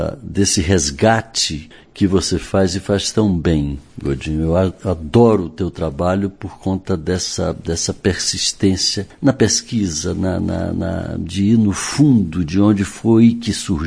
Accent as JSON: {"language": "Portuguese", "town": "Teresina", "region": "Piauí", "country": "Brazil", "tie": "born or raised there", "said": "Eu cresci com Torquato em Teresina"}